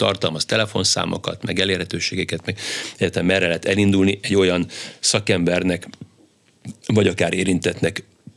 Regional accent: Pécs, Baranya, Hungary; a pécsiek vagyunk eredendően, és akkor a pécsi szál az így hosszan működik

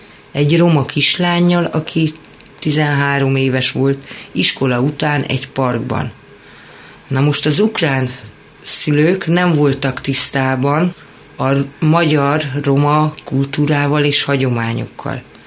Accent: Piliscsaba, Pest, Hungary; ugye én Pilis Csabán nevelkedtem, mint mondtam, Esztergomban dolgoztam a misszióba

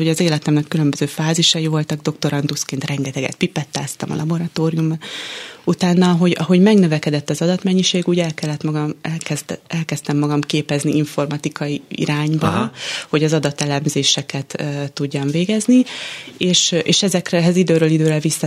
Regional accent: Budapest, Hungary; én is egyébként budapesti vagyok

